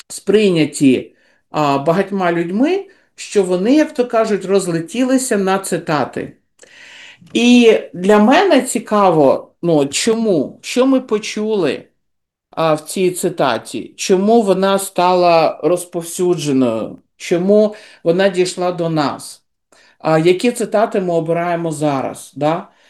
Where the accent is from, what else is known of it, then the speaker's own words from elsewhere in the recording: Kyiv, Ukraine; хоча я з Києва